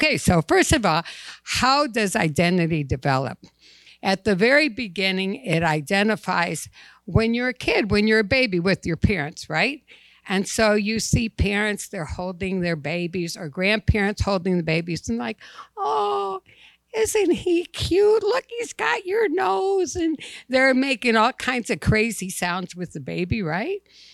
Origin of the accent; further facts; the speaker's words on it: Detroit, Michigan, United States; I grew up in Detroit, Dearborn, Melvindale area. Very poor, very multicultural.